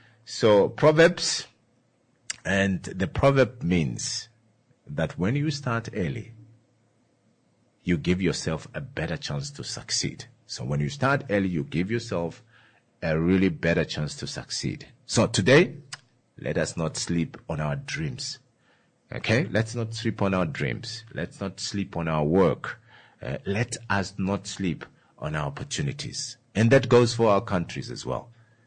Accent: Ongwediva, Oshana, Namibia; I'm mixing. You know, I'm from Ongwediva.

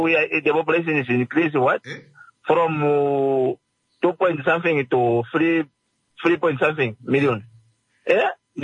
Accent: India; this is what we as an Indian, we don't realize.

